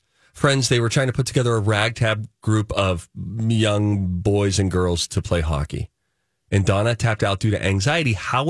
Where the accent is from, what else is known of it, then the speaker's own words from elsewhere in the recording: Ireland; I am Irish.